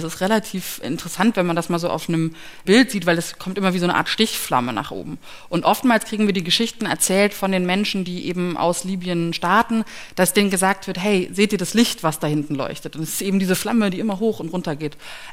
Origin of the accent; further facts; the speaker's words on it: Lüneburg, Lower Saxony, Germany; Also ich komme aus Lüneburg, aus der schönen Stadt im Norden. Bin dort zur Schule gegangen